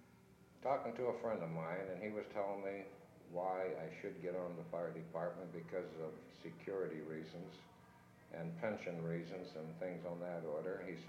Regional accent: Youngstown, Ohio, United States; Well, I was born in Youngstown. And went to school out here. At the time it was called Scienceville, now it's called North High. It's on the east side of Youngstown here.

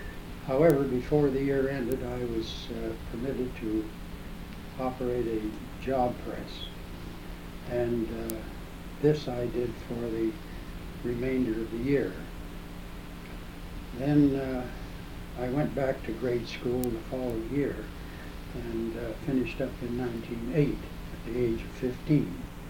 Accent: Youngstown, Ohio, United States; I was born in Youngstown in 1893 at the lower end of East Front Street

